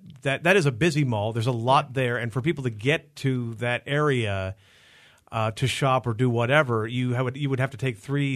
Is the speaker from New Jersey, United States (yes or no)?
no; Pittsburgh, Pennsylvania, United States; especially those of us who, you know, back in the days when kids growing up in Pittsburgh, before they could drive, they'd be relying on the bus to get places.